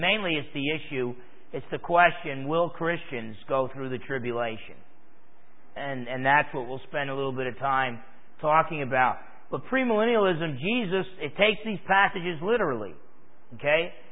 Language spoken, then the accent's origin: English; United States; You know, I like eating. I'm American. I like eating 3 meals a day.